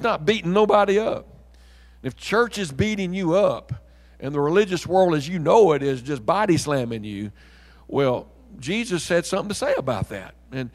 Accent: Mississippi, United States; now in Universal City, United States; When I first came to Universal City, I didn't use lofty words and impressive wisdom. I was from Mississippi.

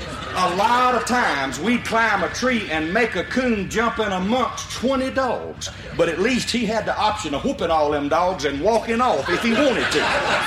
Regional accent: Liberty, Mississippi, United States; I come from Route 4, Liberty, Mississippi.

